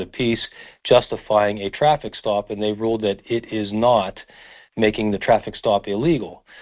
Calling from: Pennsylvania, United States; I'm from Pennsylvania.

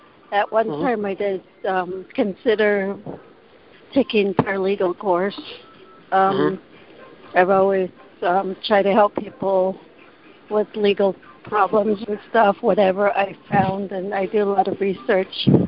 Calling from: Utah, United States; This is 801. I'm calling from Utah.

